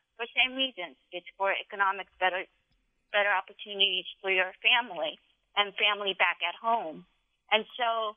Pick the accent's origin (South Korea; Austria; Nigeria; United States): South Korea; English is a second language; As a child, I remember growing up in Korea. It was basically a third world country